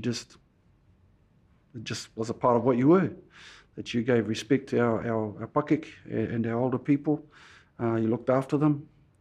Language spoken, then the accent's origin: English; Rotorua, Bay of Plenty, New Zealand; From Rotorua. I was born in Tokorua. Went back to my mum's papakāinga in Nongotā, where I live now, the land of my kuia, Ngāti Rangi Wewehi.